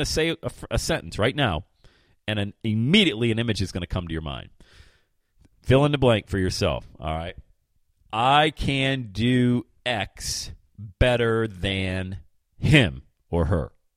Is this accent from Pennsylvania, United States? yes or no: yes; Bradford, Pennsylvania, United States; also born or lived in Buffalo; I grew up in the Western Pennsylvania area in Bradford and spent 7 years in Buffalo, New York.